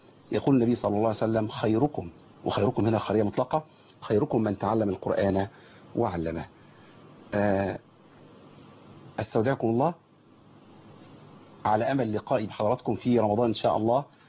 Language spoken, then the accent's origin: Arabic; Mit Abu al-Kom, Monufia Governorate, Egypt; بقرية ميت أبو الكوم بمحافظة المنوفية. دي قريتي